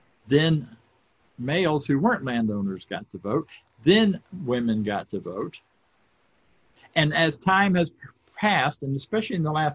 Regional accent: the South, United States; born there; I was born in the South, deep South.

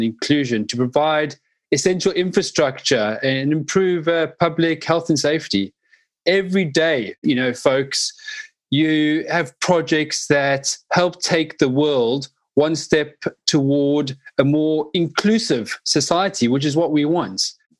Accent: Johannesburg, Gauteng, South Africa; I remember growing up in South Africa, in Johannesburg in the 80s and 90s.

